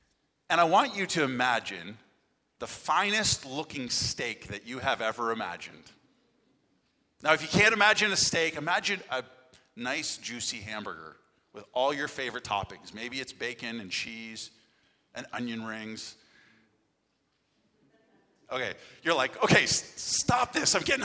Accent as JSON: {"language": "English", "country": "Canada", "tie": "born or raised there", "said": "I'm from Canada. I'm born and raised there."}